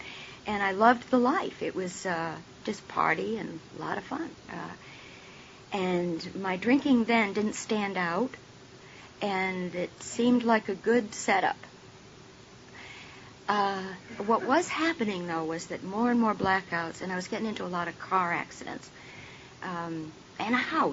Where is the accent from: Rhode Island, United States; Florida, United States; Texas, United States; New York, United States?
Rhode Island, United States; So I grew up in Rhode Island, and I don't remember having any real problem with alcohol until probably my junior year in college, and that was still in Rhode Island.